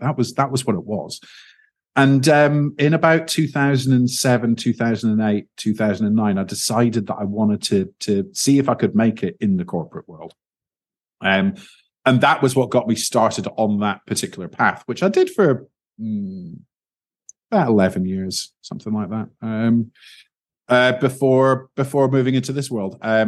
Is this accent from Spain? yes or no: yes; Spain; grew up kind of very working class. And we would have had to pay for university because I grew up in Spain, and I didn't qualify for Spanish university at that point.